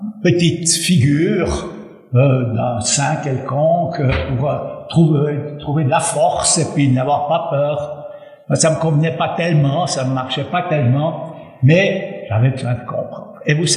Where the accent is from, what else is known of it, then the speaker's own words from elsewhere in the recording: Valais, Switzerland; j'ai grandi en Valais. Mon papa construisait des barrages, en particulier le barrage de Cleuson, et nous habitions à Basse-Linda